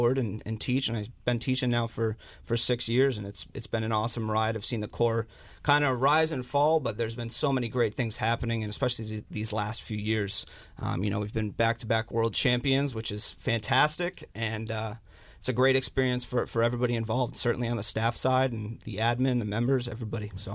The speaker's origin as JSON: {"language": "English", "town": "Meriden", "region": "Connecticut", "country": "United States", "said": "I'm from Meriden, Connecticut. Had a great program there."}